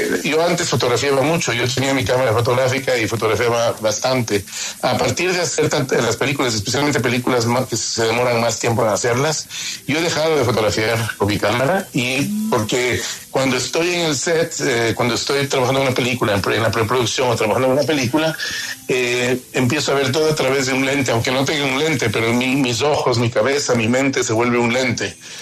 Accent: Ecuador; fue para mí fantástico trabajar en mi país, trabajar en mi mundo, trabajar con la luz que hay en el Ecuador, ¿no?

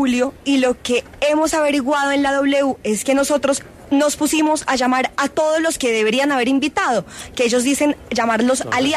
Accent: Colombia; como buenos colombianos a nosotros nos gusta celebrar los cumpleaños con bombos y platillos.

